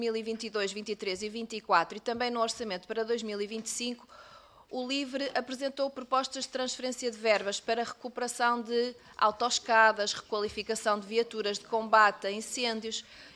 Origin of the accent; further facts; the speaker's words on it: Lousada, Porto, Portugal; Eu sou de Lousada e conheço muitos bombeiros de Lousada.